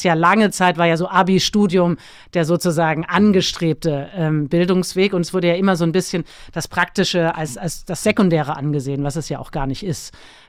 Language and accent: German; Mainz, Rhineland-Palatinate, Germany; Ja, du hast gesagt, ich bin in Mainz aufgewachsen, also insofern eine kleinere Stadt, 250.000 Menschen leben da.